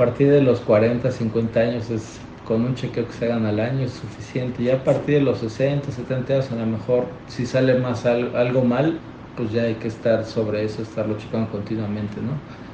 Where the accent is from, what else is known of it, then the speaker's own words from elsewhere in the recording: Mexico City, Mexico; yo soy de la Ciudad de México.